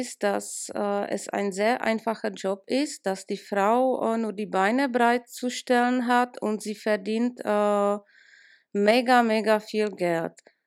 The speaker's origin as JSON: {"language": "German", "country": "Czechia", "second_language": "German", "said": "Ich habe mich für das Projekt entschieden, weil ich schon Erfahrungen aus meiner Heimat habe. Ich habe während meines Studiums als Sozialarbeiterin in Tschechien ein Praktikum"}